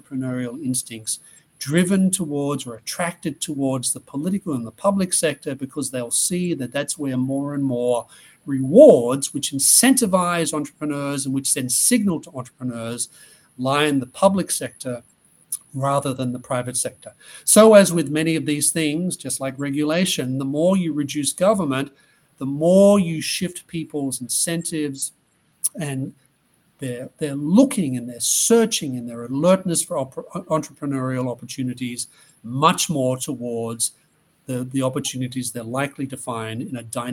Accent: Australia; born there; I was born in Australia and I go back there relatively frequently.

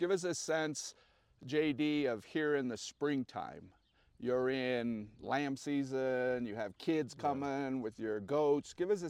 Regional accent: Alamosa, Colorado, United States; back in the 70s and the 80s where we grew up here in Alamosa.

